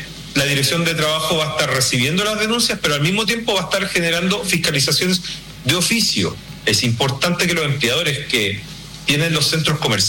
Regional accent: Chile; tenemos que estar orgullosos y orgullosas como chilenos y chilenas.

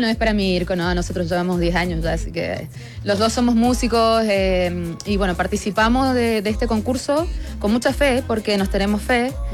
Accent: Argentina; accent: hybrid; Crecí con esa cultura de la cumbia en Argentina

